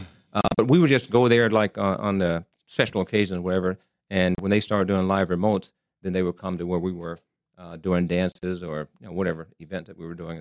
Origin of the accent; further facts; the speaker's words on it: Arkansas, United States; moved away as an adult; also born or lived in Columbus, Ohio / Germany; Born and raised in Arkansas. Go Razor Blacks. Whatever. Mm. And I left there in 1974 when I joined the Air Force, and went to Columbus, Ohio, a couple of years